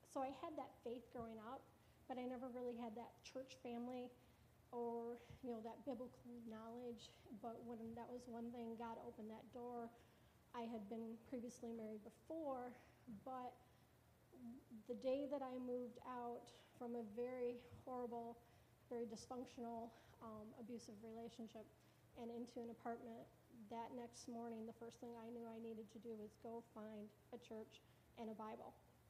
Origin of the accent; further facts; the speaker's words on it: Caro, Michigan, United States; Some of you may or may not know, I'm originally from Caro. Long story short, I kind of moved away, and about 20-some years later, I moved back home.